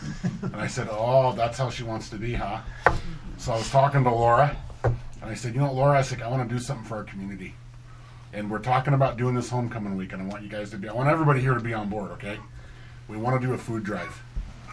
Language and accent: English; Ronan, United States; born and raised in Ronan, you know, I'm a Quorum